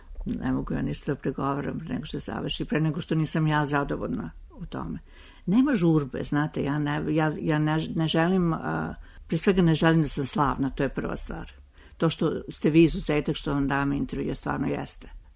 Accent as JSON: {"language": "Serbian", "region": "Belgrade", "country": "Serbia", "tie": "born there", "said": "Moja prva rečenica je uvek rođena sam u Beogradu."}